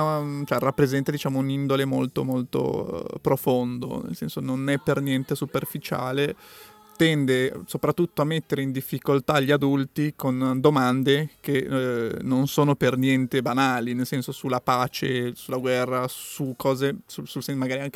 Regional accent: Peru; Italian is a second language; Io essendo peruviano c'è proprio tutta la...

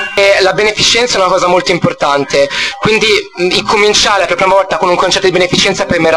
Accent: Liguria, Italy; now in Milan, Italy; Vengo dalla provincia della Spezia, però adesso vivo a Milano

